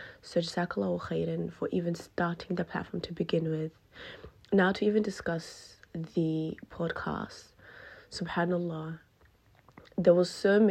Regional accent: Perth, Western Australia, Australia; I'm from Perth, Western Australia.

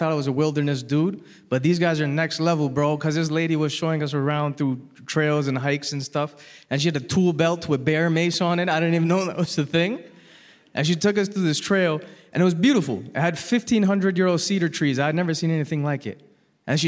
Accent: Toronto, Ontario, Canada; But I was born and raised in Toronto, right? So I'm used to kind of diversity.

